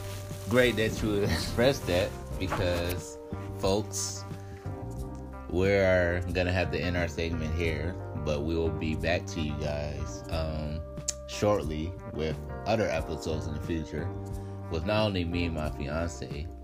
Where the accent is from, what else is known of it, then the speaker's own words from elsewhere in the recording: Chicago, Illinois, United States; Nah. I'm from the Midwest. I ain't from the South. My grandparents from the South, but I'm from the North.